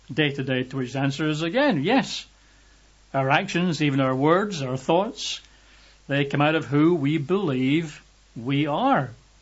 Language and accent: English; Scotland, United Kingdom; I'm white. I'm a male. I'm Scottish.